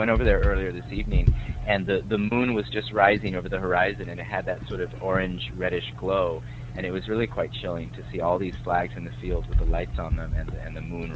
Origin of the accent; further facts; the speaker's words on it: New Mexico, United States; Well, I'm originally from New Mexico.